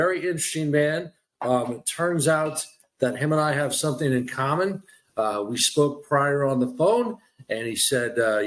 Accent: Sherman Oaks, California, United States; born there; I said, Harper, I was born in Sherman Oaks, Doctors Hospital.

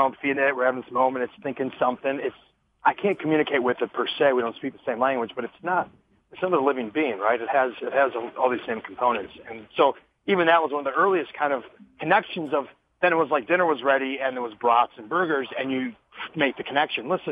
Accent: Wisconsin, United States; just talks about my journey growing up in Wisconsin, the Midwest, dairy and brats and burgers

